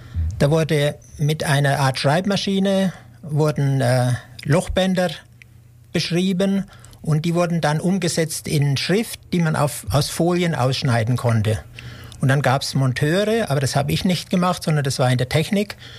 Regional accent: Bavaria, Germany; born there; ich bin 1948 in Unterfranken geboren, in einem kleinen Ort, und habe dann Schriftsetzer gelernt in Markt Heidenfeld am Main

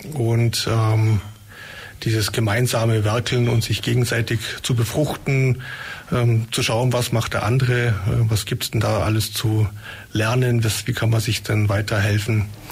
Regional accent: Mindelheim, Bavaria, Germany; now in Ulm, Germany; ich bin ja also nicht gebürtig aus Ulm, sondern komme aus der Richtung Mindelheim, bin dann über München nach Südtirol eben auf die Bildhauerschule gegangen und dann hier in Ulm gelandet.

